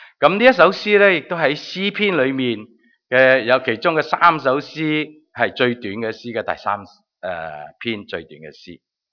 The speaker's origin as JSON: {"language": "Cantonese", "country": "China", "said": "这些字都是我们中国人好喜爱的。"}